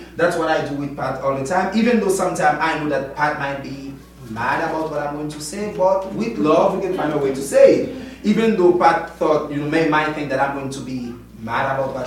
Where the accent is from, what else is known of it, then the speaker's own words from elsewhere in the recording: Haiti; English is a second language; growing up in Haiti